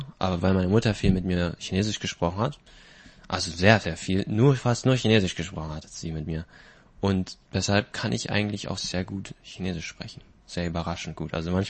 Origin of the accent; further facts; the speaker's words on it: Ingolstadt, Bavaria, Germany; Und ich komme aus Ingolstadt. Und ich lebe ab und zu mal bei meiner Oma in Taipei.